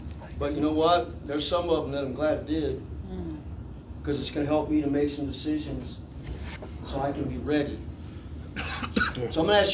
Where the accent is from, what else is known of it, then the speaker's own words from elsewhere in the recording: United States; Because as Americans, we're brought up to think some things are our rights just because we're American. We deserve this. We should have this. I'm an American.